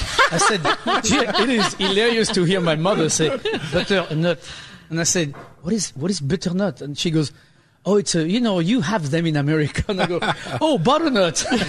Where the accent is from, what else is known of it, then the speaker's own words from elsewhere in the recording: France; It's funny because when I grew up, obviously I grew up in France